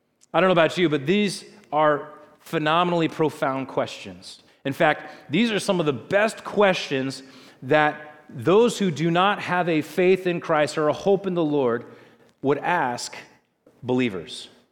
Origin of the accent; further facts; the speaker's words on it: California, United States; Now, as a Californian, I can tell you I have something to say about earthquakes.